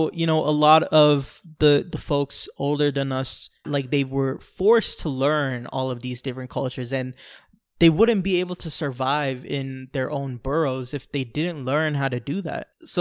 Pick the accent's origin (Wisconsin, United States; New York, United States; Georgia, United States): New York, United States; born there; when I was born in New York, there was a family that lived in the floor above us